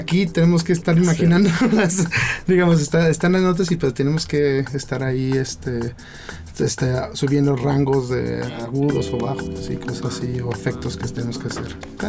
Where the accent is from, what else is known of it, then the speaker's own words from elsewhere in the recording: Mexico; Realmente soy mexicano y todo, o sea, nací aquí y todos mis papás así tocaban cumbias en la casa